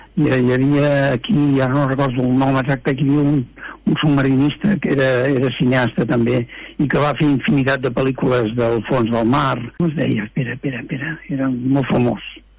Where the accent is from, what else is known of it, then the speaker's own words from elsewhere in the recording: Sant Joan de les Abadeses, Catalonia, Spain; soc de Sant Joan de les Abadeses, poble prepirinenc, que el mar no el vaig veure fins als 11 o als 12 anys